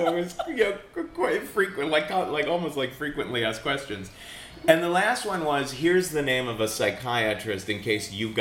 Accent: Cincinnati, Ohio, United States; So I grew up in Cincinnati, Ohio, which is very Republican.

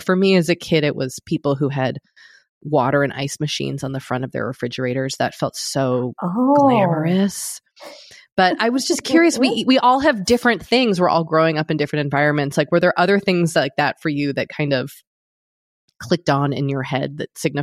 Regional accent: Massachusetts, United States; it was visceral for me as a kid growing up outside Boston.

